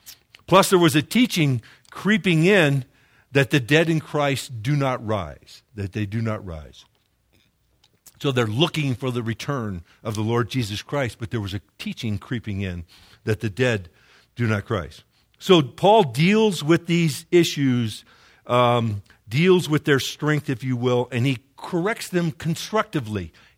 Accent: Ireland; Trust me. I'm an Irishman.

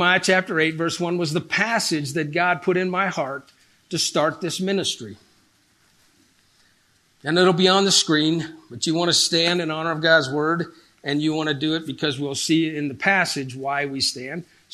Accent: Baltimore, Maryland, United States; now in Colorado Springs, United States; And so I grew up in Baltimore, Maryland before we moved to Colorado Springs. I grew up Catholic, fifth grade catechism.

